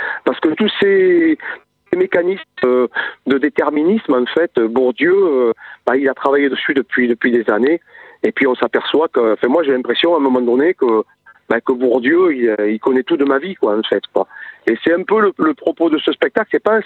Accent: Viviers, Auvergne-Rhône-Alpes, France; c'est des souvenirs d'enfance dans cette cité ouvrière, dans cette allée ouvrière où j'ai grandi, là, à Viviers.

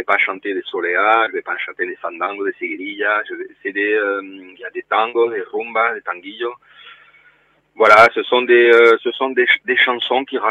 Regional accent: Toulouse, Occitanie, France; born there; moi je suis un musicien de famille d'origine espagnole, je suis né à Toulouse

